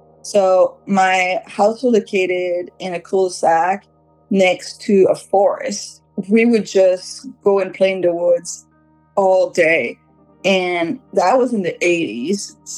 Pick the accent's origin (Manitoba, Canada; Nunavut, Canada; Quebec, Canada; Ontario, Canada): Quebec, Canada; I'm originally from Quebec, Canada